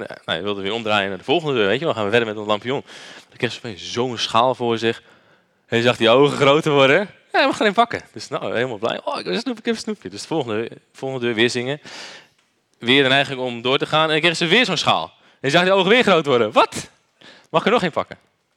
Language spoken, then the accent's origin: Dutch; Groningen, Netherlands; Maar ik kom uit Groningen en daar is het echt een traditie.